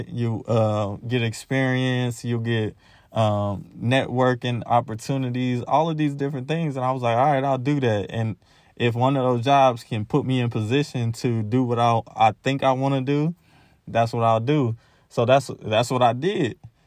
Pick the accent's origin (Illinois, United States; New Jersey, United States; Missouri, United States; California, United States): Missouri, United States; Independence; Like, I grew up in Independence, so KCK is great.